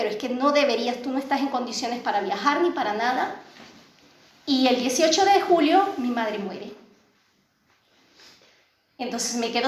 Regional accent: Venezuela; moved away as an adult; Entonces, pues soy venezolana, esto les sonará un poco la situación de mi país, de lo que es Venezuela

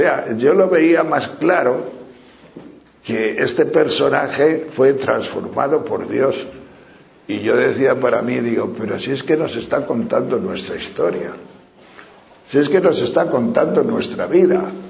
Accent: Palencia, Castile and León, Spain; yo andaba por las calles de Palencia, porque vengo de Palencia, allí estaba con mi familia

